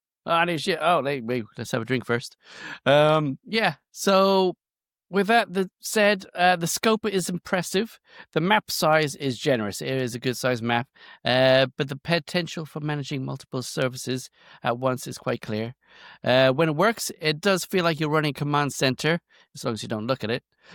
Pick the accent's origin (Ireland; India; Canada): Ireland; I can say that because I'm Irish.